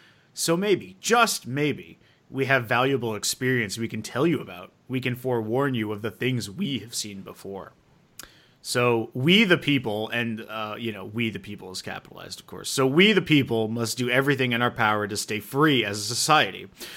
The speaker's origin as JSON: {"language": "English", "country": "United States", "said": "As an American, I hope that they all collectiv"}